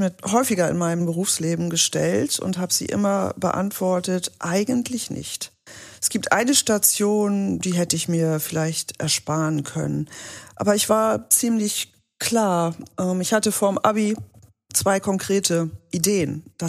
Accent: Glückstadt, Schleswig-Holstein, Germany; Ich bin in Glückstadt geboren und bis zum Abitur gewesen. Glückstadt ist westlich von Hamburg.

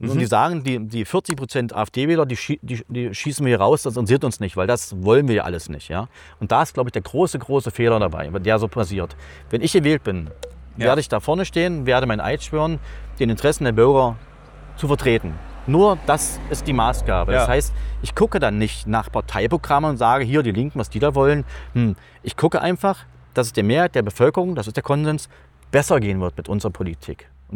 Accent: East Germany, Germany; ich bin ja in der DDR groß geworden

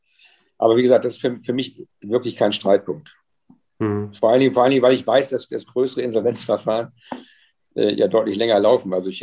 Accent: West Germany, Germany; Gut, Sie wissen, ich komme aus dem Westen.

